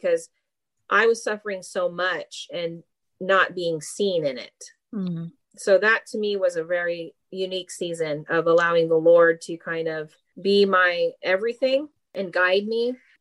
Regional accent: Mississippi, United States; So I grew up with two cultures in my family, and growing up in Mississippi was a whole nother culture.

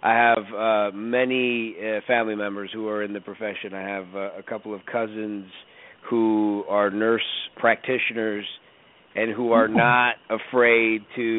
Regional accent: Chicago, Illinois, United States; And trust me, I'm from Chicago, and these cousins do not hold back.

